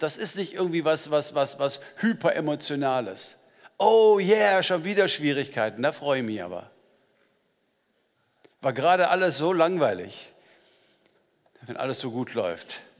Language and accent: German; Langerfeld, North Rhine-Westphalia, Germany; ticke da also eher westfälisch, kein Wunder, ich komme ja aus Langerfeld, ich bin ja schon ein bisschen mehr in diese Richtung.